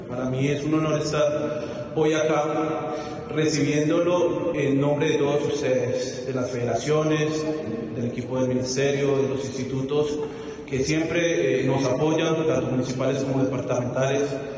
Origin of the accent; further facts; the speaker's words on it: Colombia; en representar esos tres colores que nos identifican como colombianos.